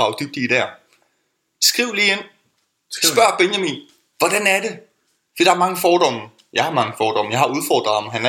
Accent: Aarhus, Central Denmark Region, Denmark; also born or lived in Roskilde; now in Copenhagen, Denmark; Jeg er jo fra Aarhus. Har boet i Aarhus i min ungdom. Flyttet til Roskilde. Tog min gymnasielle uddannelse der. Også min folkeskoleuddannelse i virkeligheden. Nu bor jeg i København. På Amager.

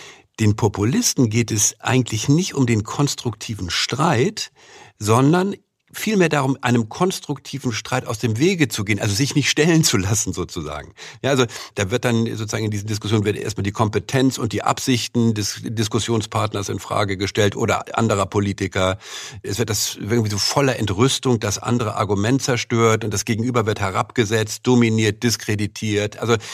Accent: Hamburg, Germany; Hamburger auch nicht wirklich.

